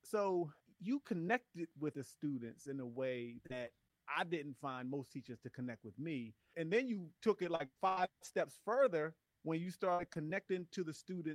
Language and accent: English; Philadelphia, Pennsylvania, United States; When I was growing up in Philly, the best kind of teachers for me were the ones that I could access beyond the school hours.